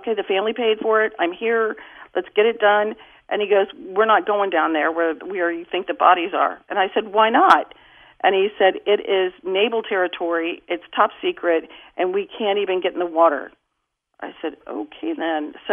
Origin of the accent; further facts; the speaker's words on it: Virginia, United States; And I said, no, I'm from the Northern Virginia, D.C. area.